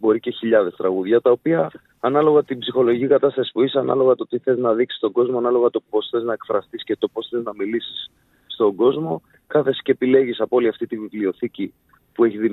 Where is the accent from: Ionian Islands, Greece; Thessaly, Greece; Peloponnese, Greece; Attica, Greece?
Attica, Greece; Athens; Εγώ γεννήθηκα και μεγάλωσα στην Αθήνα. Ο πατέρας μου είναι από Λευκάδα, γεννήθηκε και μεγάλωσε στη Λευκάδα. Η μητέρα μου γεννήθηκε και μεγάλωσε στο Αιτωλικό, στο Μεσολόγγι.